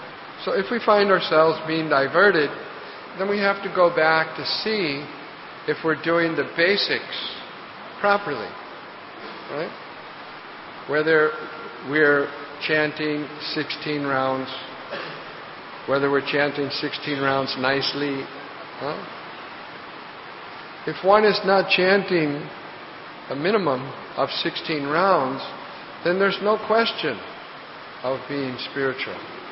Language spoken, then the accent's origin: English; St. Louis, Missouri, United States; And then I was from St. Louis.